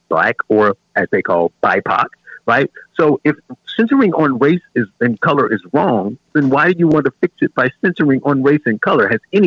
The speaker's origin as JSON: {"language": "English", "town": "Gary", "region": "Indiana", "country": "United States", "tie": "born or raised there", "said": "I grew up in Gary, Indiana."}